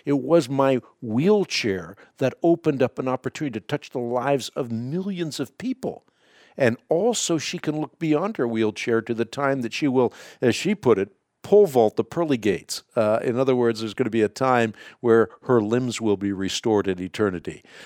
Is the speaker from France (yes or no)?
no; Netherlands; first language Dutch; English is a second language; I'm Dutch, and so that's my first language.